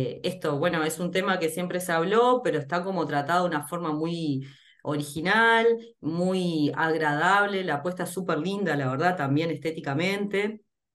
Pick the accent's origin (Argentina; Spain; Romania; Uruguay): Uruguay; San José de Mayo, San José; nosotros la obra en realidad hicimos dos temporadas acá en San José, somos de San José de Mayo